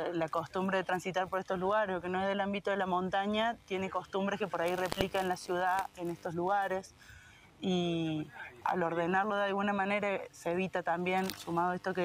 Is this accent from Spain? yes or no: no; Córdoba, Argentina; soy de Córdoba